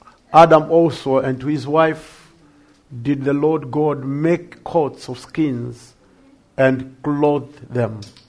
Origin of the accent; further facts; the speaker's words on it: Zimbabwe; I grew up in Zimbabwe.